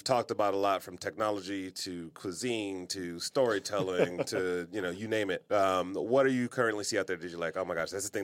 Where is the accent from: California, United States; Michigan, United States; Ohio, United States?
Michigan, United States; Detroit; moved away; No, that's me, like, growing up in Detroit. I remember I came out here and it was like, gangs.